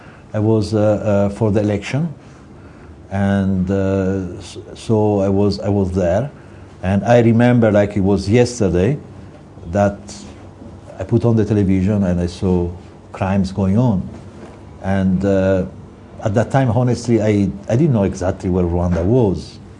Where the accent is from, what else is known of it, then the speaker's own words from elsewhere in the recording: Italy; English is a second language; Is Italy. I'm Italian. I thought with my accent you would recognize immediately.